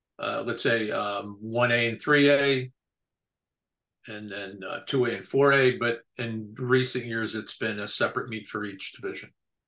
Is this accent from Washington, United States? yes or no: no; New Jersey, United States; Well, I'm from New Jersey, and with how New Jersey ended their season was at a meet called the Meet of Champions.